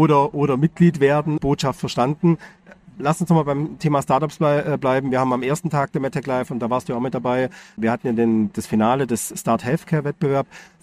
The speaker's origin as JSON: {"language": "German", "town": "Stuttgart", "region": "Baden-Württemberg", "country": "Germany", "said": "Also ich komme aus Stuttgart, ich kenne es."}